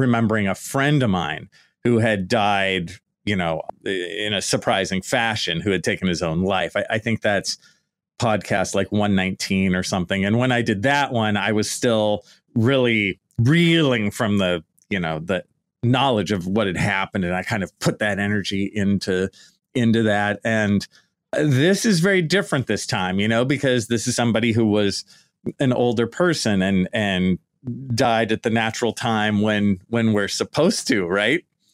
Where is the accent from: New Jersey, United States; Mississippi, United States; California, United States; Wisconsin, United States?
California, United States; I grew up in the Bay Area, in the East Bay Area. And I drove down and I got to the dorms.